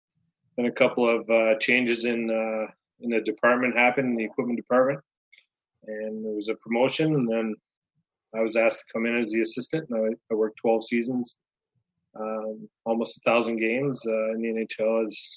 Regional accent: Ottawa, Ontario, Canada; growing up in Ottawa, I had a, you know, part-time job as a student going to high school as a security guard

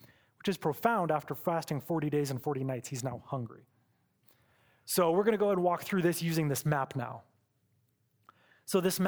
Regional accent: California, United States; born there; also born or lived in Seattle / Florida; now in Moscow, United States; but I was born in California. Please don't hold that against me. And got to come out and move between Seattle and Florida is where I spent most of my time before I moved to Moscow.

